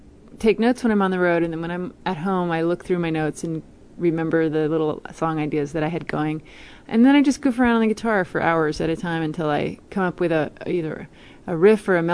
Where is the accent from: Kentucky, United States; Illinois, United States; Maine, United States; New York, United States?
Maine, United States; I actually loved growing up in Maine up until I was a teenager, because it was really beautiful. We lived by the ocean.